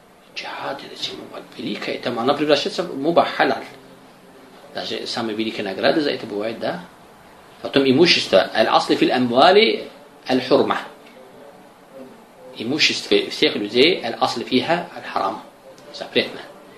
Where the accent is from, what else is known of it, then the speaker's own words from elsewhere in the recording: Azerbaijan; Russian is a second language; moved away; так как я азербайджанец. И уже более 10 лет я не был в Азербайджане и забыл русский язык тоже.